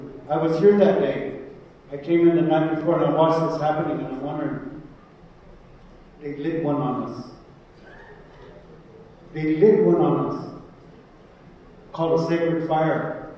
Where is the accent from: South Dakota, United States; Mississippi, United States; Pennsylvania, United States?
South Dakota, United States; First of all, I come from the Lakota Nation. I grew up on Pine Ridge Indian Reservation during what was called the Brain of Terror.